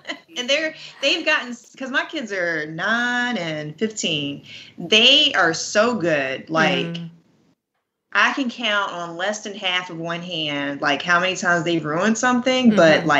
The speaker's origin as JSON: {"language": "English", "town": "Atlanta", "region": "Georgia", "country": "United States", "said": "I'm from Atlanta, like went to school in Atlanta, all the way through college in Atlanta. I'm not leaving here."}